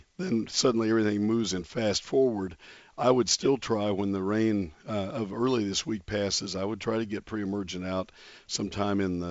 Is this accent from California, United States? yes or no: no; San Antonio, Texas, United States; born there; it was born in the same city I was born in San Antonio.